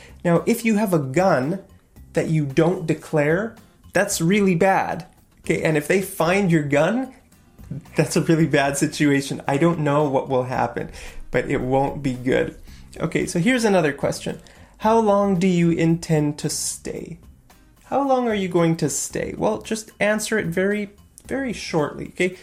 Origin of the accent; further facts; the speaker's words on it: Canada; My name is right there. I'm from Canada. That's right there.